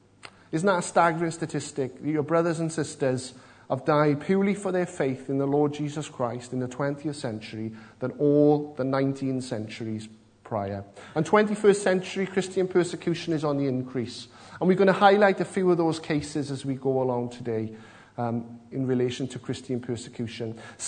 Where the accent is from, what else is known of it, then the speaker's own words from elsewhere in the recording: Abercynon, Wales, United Kingdom; now in Cardiff, United Kingdom; I'm originally from Aberconan. They used to say Aberconan is not the end of the world, but you can see it from there. Up in the valleys, but we've moved down to Cardiff.